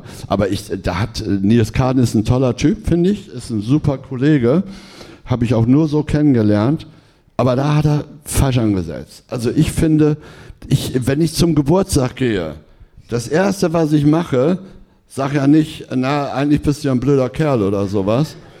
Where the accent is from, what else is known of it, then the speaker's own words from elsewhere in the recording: Hamburg, Germany; ich als Hamburger müsste ja eigentlich auch irgendwo ein Herz dafür haben